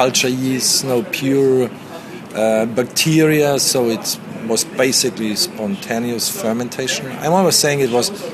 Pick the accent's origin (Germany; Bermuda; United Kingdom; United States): Germany; Bavaria; and I'm from Bavaria